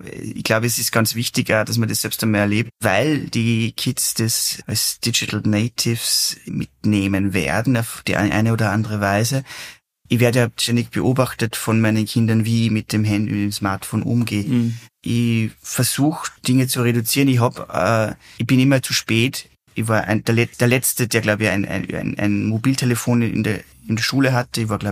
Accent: Schlierbach, Upper Austria, Austria; Also ich bin aufgewachsen in Schlierbach, das ist noch immer wichtig

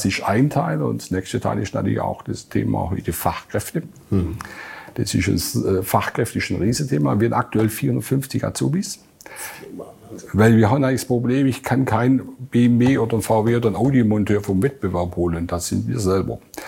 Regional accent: Baden-Württemberg, Germany; ich komme aus dem Großraum Stuttgart

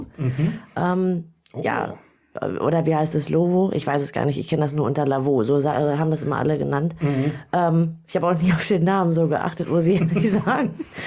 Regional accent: Büren, North Rhine-Westphalia, Germany; ich bin Lehrerin an der Gesamtschule und ich komme aus Büren.

